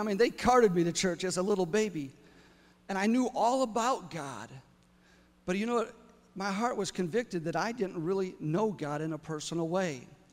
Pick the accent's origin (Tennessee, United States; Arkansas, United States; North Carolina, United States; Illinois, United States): Illinois, United States; Glenwood; And soon, I grew up in Glenwood. Kids started coming from Ford Heights.